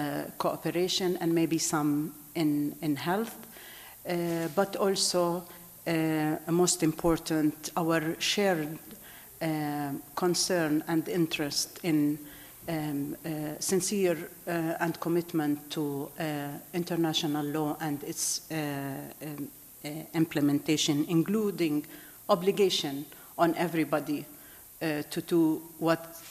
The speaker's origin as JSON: {"language": "English", "country": "Palestine", "second_language": "English", "moved": "yes", "said": "I came a few weeks from Palestine, and it was like 3 years away from my country for a reason that I couldn't go."}